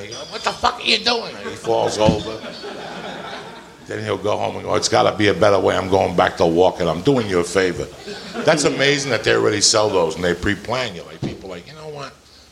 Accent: New Jersey, United States; when I was a kid, I was growing up in Jersey.

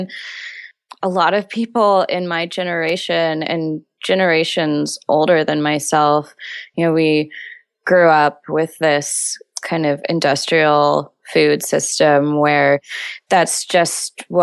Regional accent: Houston, Texas, United States; I grew up in very urban America. So no, not at all. I grew up in Houston, Texas, and we didn't really go out into nature much.

